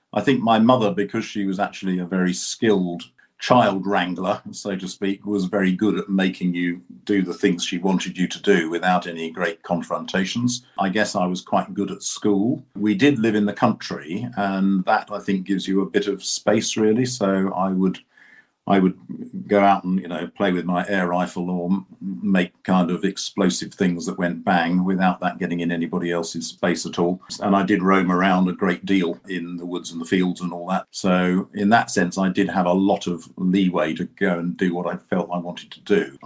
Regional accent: South East England, United Kingdom; Yeah, so I was brought up in Kent, and I have always been a Kent person. I still am.

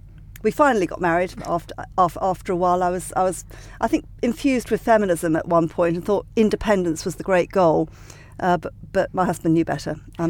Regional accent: South East England, United Kingdom; I grew up in Sussex. Hugely happy childhood.

